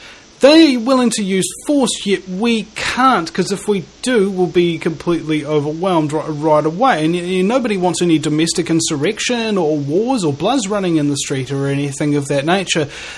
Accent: New Zealand; I'm from New Zealand. I've got New Zealand problems.

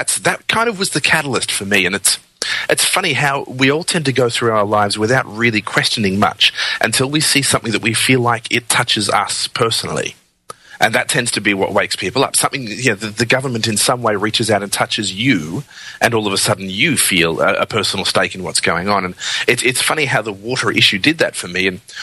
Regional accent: Melbourne, Victoria, Australia; I was born in Australia, lived in Australia all my life, and in Melbourne, actually, for the last 28 years.

